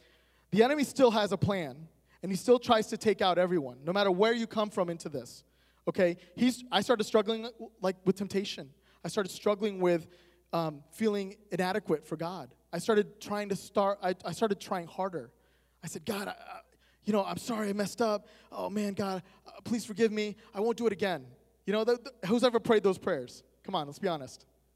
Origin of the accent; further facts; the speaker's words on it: Florida, United States; also born or lived in Puerto Rico; I was born in Puerto Rico, and I was raised in Florida, and I did not grow up in a Christian home at all.